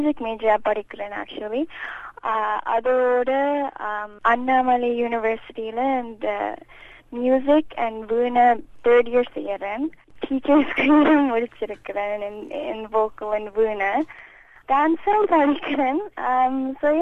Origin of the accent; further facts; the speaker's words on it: Canada; நான் இங்க தான் பிறந்தேன். So I was born raised here.